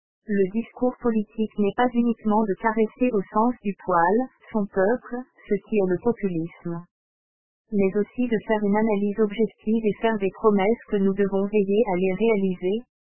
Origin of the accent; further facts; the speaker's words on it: Algeria; Par contre, chez nous en Algérie, le discours politique est, à chaque échéance présidentielle, toujours le même.